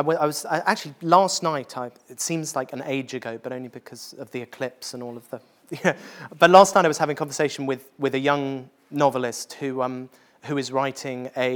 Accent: Worthing, South East England, United Kingdom; I grew up in Worthing, which is, for those of you from outside of the UK, just a void.

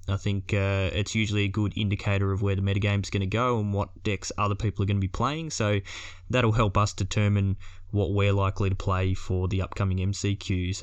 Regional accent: Melbourne, Victoria, Australia; Yeah, like we said, we're coming from Melbourne, Australia.

